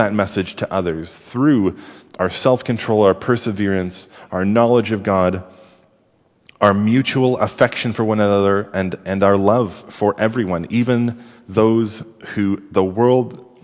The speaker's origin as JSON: {"language": "English", "town": "Sudbury", "region": "Ontario", "country": "Canada", "tie": "born or raised there", "said": "the place where I grew up in Sudbury has about 300 lakes just within the city limits, so there's lakes everywhere."}